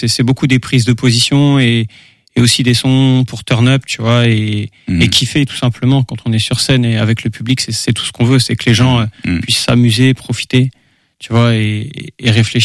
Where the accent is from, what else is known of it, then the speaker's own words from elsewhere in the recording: Nantes, Pays de la Loire, France; born there; ma maman est d'origine de la Martinique. Et si tu veux, ben voilà, hein. C'est moi je suis né sur Nantes